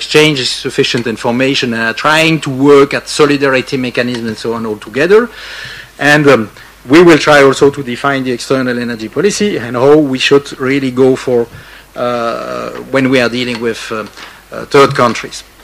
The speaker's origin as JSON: {"language": "English", "country": "Belgium", "said": "I know I come from Belgium, so it's very difficult to say how between neighbors you have to work together."}